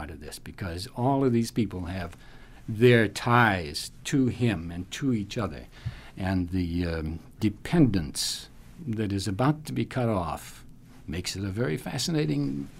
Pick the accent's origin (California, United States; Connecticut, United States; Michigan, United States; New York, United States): Connecticut, United States; Meriden; Yes, as a matter of fact, I am. I'm from Meriden.